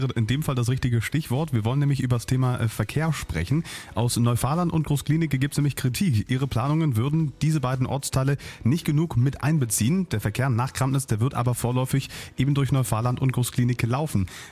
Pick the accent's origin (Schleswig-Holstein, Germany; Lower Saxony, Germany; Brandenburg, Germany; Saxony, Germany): Brandenburg, Germany; Potsdam; Eine Frage, die mich an der Stelle übrigens als Potsdamer interessiert